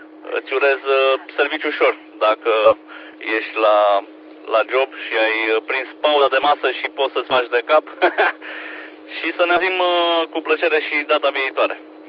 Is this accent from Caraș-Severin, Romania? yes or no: no; Brașov, Brașov County, Romania; now in Timișoara, Romania; Eu sunt acum în Timișoara, sunt din Brașov, dar sunt momentan în Timișoara mobil.